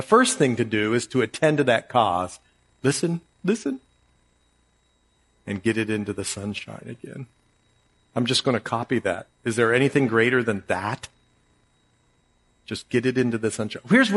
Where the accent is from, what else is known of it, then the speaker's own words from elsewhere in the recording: Ohio, United States; Anyway, I'm from Ohio.